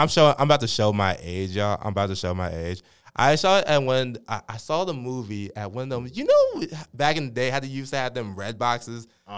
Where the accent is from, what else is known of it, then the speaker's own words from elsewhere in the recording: Minnesota, United States; now in North Carolina, United States; Growing up in Minnesota, I was all like, God, the Timbers are so ass. I can't wait to move down to North Carolina, see what their team is heading on.